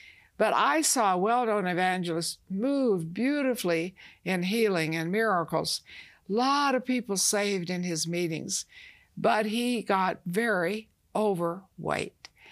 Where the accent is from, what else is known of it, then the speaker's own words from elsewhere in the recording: the South, United States; I was raised in the South. You know, we fried chicken.